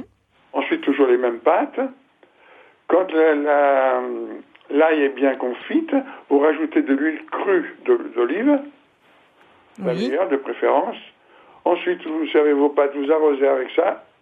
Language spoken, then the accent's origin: French; France; Je suis français, mais mes origines sont italiennes.